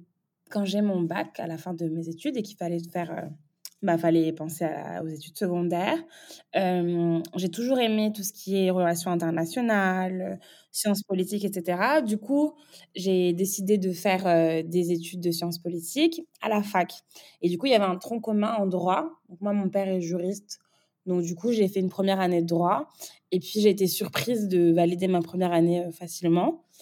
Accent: France; j'ai 29 ans, je suis franco-camerounaise. Je suis née, j'ai grandi en France, mais j'ai toujours une attache très, très, très forte avec mon pays, le Cameroun. Je suis mariée en Sénégalais. J'ai grandi entourée de plusieurs types de diasporas différentes

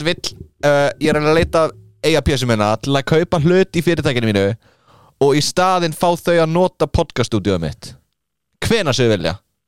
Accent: Vestmannaeyjar, Southern Region, Iceland; og ég er líka frá Vestmannum.

